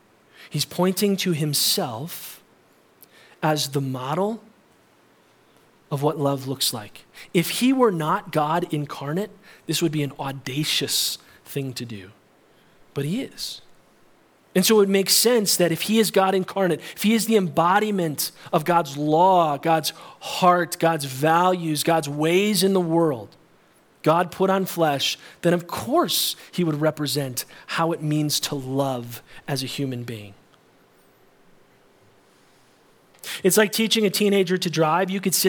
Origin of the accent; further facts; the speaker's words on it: Illinois, United States; I grew up outside of Chicago, so it was really scary merging onto the highway.